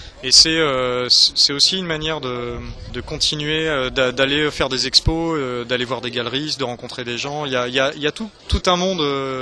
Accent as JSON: {"language": "French", "region": "Brittany", "country": "France", "said": "On est breton, donc on côtoie évidemment les Fesnos aussi."}